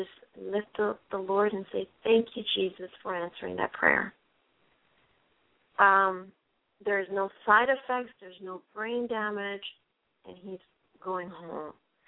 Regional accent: New York City, New York, United States; Gavin was raised in my hometown, New York, but in the borough of Brooklyn.

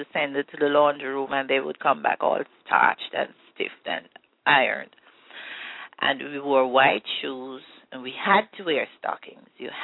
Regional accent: Savanna-la-Mar, Westmoreland Parish, Jamaica; I was born in Savannah, Lamar. … I grew up in the 40s. I did all my schooling there

